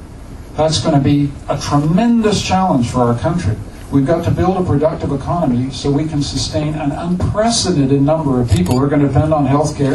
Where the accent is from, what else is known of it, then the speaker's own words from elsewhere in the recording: Canada; And we've got to do it and stay Canadian. We're rightly proud of being Canadian.